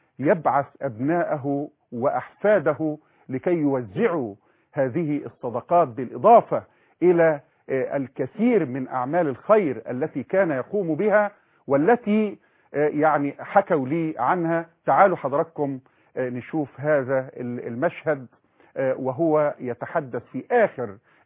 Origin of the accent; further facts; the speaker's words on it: Egypt; بنسميها احنا كمصريين